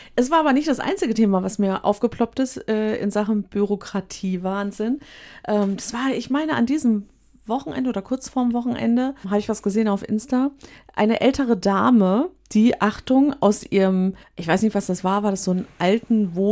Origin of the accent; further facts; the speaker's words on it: Germany; Im Klagen sind wir Deutsche, glaube ich, relativ hoch.